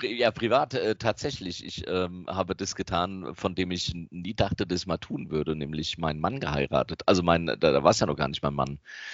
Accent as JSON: {"language": "German", "town": "Hattersheim", "region": "Hesse", "country": "Germany", "tie": "born or raised there", "said": "Ich bin ja in Hattersheim aufgewachsen"}